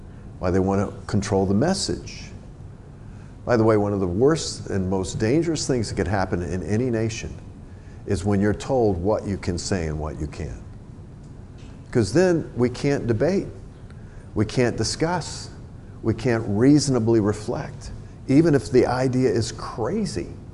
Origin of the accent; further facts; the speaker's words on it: the South, United States; born there; I was born in the South. Everybody and their brother was a Christian.